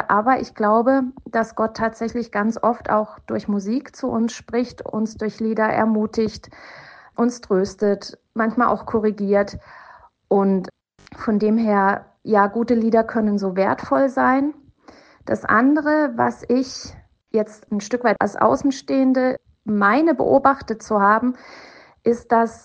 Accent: Germany; in die ich als Deutsche dann gestolpert bin

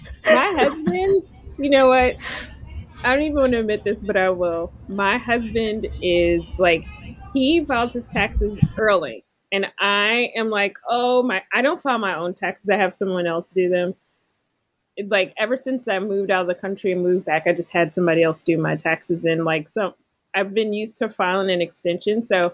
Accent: Ohio, United States; I grew up in Ohio, so that was the newspaper there.

